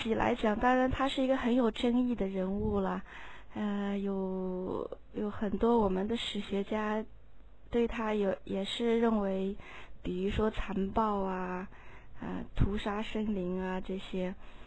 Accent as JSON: {"language": "Chinese", "region": "Inner Mongolia", "country": "China", "tie": "born there", "said": "当时我虽然不是蒙古族，但是我出生在内蒙古地区"}